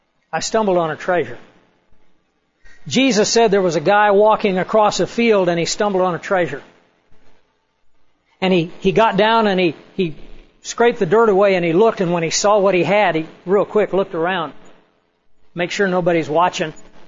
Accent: Kansas, United States; the ranch that we grew up on down in Chase County. And it's just about on a beeline between Burns and Strong City.

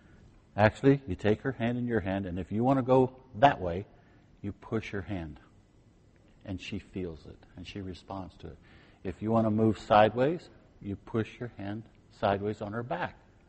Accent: Kansas, United States; Well, I'm from Kansas, and one of the great lessons that I got in college was how to ballroom dance.

